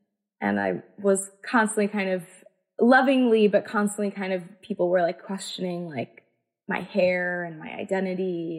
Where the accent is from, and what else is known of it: Falmouth, Massachusetts, United States; born or raised there; also born or lived in Mashpee